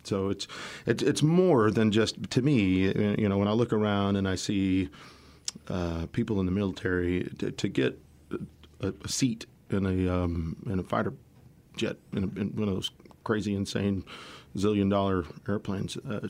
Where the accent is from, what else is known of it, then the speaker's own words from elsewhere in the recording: San Antonio, Texas, United States; born there; And nobody knows where I'm from either. I was born in San Antonio, though.